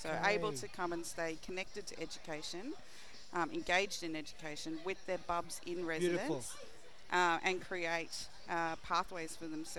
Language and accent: English; Cairns, Queensland, Australia; I'm from Cairns.